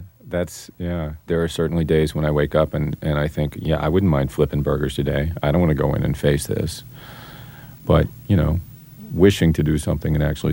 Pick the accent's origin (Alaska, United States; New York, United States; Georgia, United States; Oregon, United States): Georgia, United States; Marietta; I mean, I grew up in Marietta, and I grew up in the in Marietta, Georgia